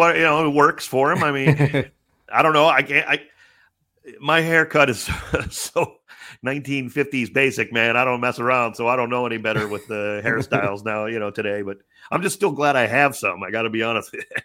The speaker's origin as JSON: {"language": "English", "region": "Ohio", "country": "United States", "said": "I'm from Ohio. Trust me, this is a possible."}